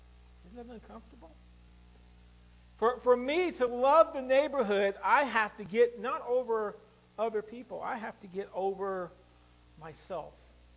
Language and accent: English; Virginia, United States; I guess Deep South would be a little further, like Alabama or something. But I grew up in Virginia.